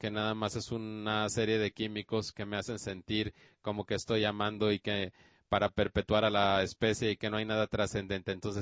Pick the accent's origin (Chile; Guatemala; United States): United States; New York; born there; Nací en Nueva York. Mi papá vino de Grecia y mi mamá de Alemania. Soy hijo de inmigrantes